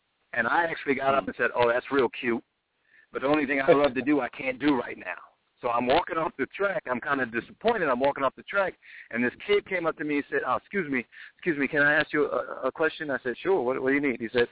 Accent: Midwest, United States; I felt really stupid because I'm from the Midwest. And you don't quit a job without having a job.

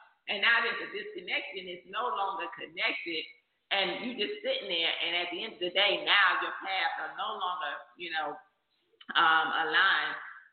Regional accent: New Jersey, United States; I'm from New Jersey. Jersey girl out here in the country.

